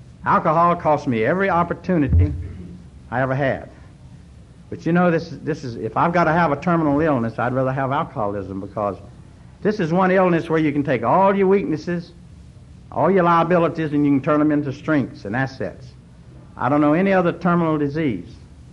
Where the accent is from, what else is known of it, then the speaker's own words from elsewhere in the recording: North Carolina, United States; born there; I was born in North Carolina, and I don't know.